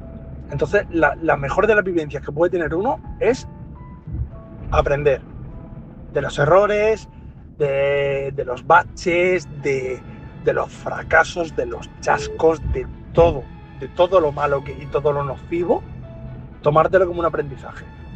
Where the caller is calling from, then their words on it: Murcia, Region of Murcia, Spain; de Murcia.